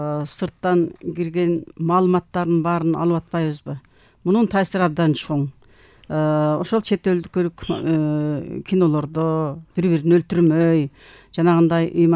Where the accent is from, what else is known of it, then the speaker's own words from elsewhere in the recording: Osh, Osh Region, Kyrgyzstan; менин деле өзүм Оштукмун. Биз өзбектер менен коюн колтук алыша жашадык.